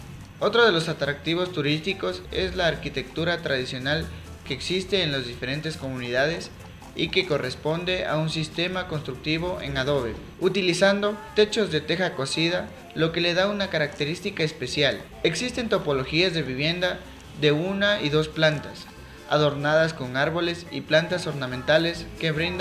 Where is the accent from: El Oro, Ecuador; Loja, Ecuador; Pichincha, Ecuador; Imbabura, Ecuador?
Loja, Ecuador; Quilanga; Soy de Quilanga, voy a Lojana.